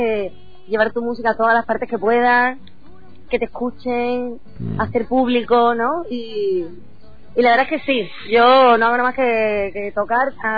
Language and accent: Spanish; Cádiz, Andalusia, Spain; yo también vengo de Cádiz, que es una de las tierras más flamencas que hay.